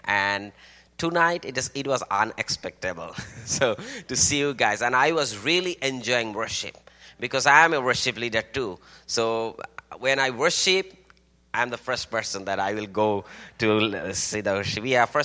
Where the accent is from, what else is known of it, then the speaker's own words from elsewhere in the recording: Bangladesh; moved away as an adult; now in Newark, United States; I'm from Bangladesh and we moved up to 2017, November 7, moved to Newark for some of the persecution and some of the threat that I got from Bangladesh, the extremist Muslim group.